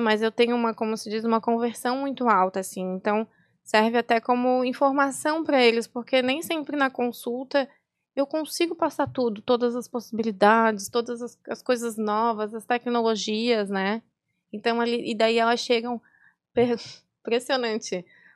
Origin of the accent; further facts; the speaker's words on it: Florianópolis, Santa Catarina, Brazil; eu vou me manter aqui na minha cidade maravilhosa, né? Porque, afinal de contas, eu sou manezinha, né?